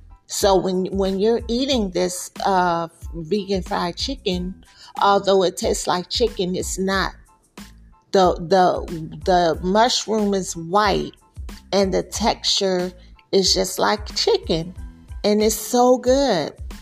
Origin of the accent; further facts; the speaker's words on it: California, United States; now in Texas, United States; Even when I moved to Texas from California, I noticed something about the meat.